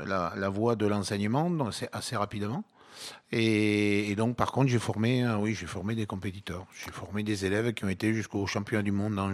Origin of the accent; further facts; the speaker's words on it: Toulouse, Occitanie, France; born there; Je suis toulousain de naissance hein, et j'ai pratiqué des sports de combat depuis l'âge de 14 ans.